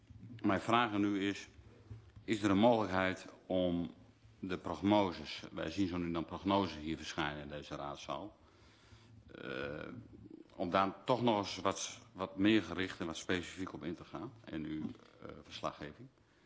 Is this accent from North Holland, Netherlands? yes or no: no; Zuidlaarderveen, Drenthe, Netherlands; Ik wil zeggen, ik kom zelf uit Zuid-Laardeveen. En dat ligt vlak bij de groef.